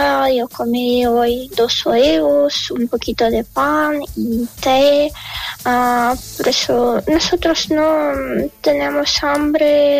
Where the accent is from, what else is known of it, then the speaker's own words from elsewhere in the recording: Ukraine; me preocupa mucho todo lo que está pasando en mi país, porque es nuestra tierra, aquí está todo lo que yo amo, lo que me encanta, y mis padres están aquí, mis abuelos que tienen casi 80 años